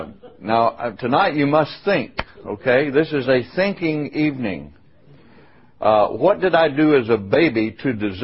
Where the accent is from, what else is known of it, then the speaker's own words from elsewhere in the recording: Oxford, Mississippi, United States; born there; I was born in Oxford, Mississippi, to … I had two sisters come along later in our family.